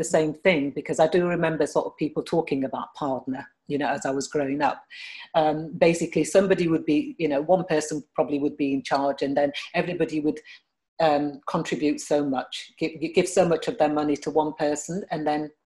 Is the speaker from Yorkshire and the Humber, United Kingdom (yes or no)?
yes; Sheffield, Yorkshire and the Humber, United Kingdom; eventually they moved up to Sheffield, which is my hometown.